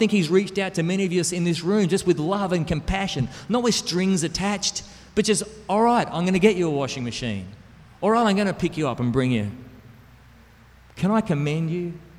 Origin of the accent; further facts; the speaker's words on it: Australia; in the United States or in my home country of Australia